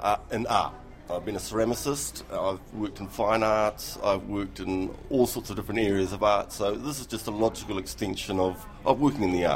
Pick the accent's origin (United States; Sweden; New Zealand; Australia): New Zealand; we're filmmakers from New Zealand and Australasia.